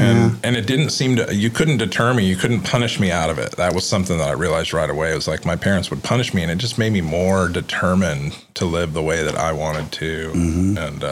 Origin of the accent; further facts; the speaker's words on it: Houston, Texas, United States; I'm from Houston originally.